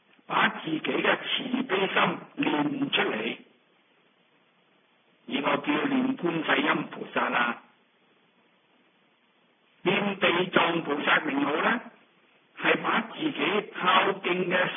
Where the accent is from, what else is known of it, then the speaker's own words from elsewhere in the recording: China; 如同我们中国人家里面供祖宗的牌位一样的